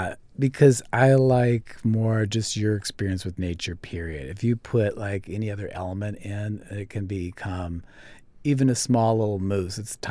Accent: Iowa, United States; When I first moved up here, I grew up in Iowa, so there's like no mountains.

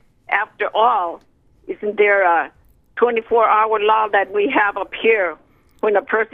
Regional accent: Barrow, Alaska, United States; And here I'm from a village. I'm from Barrow.

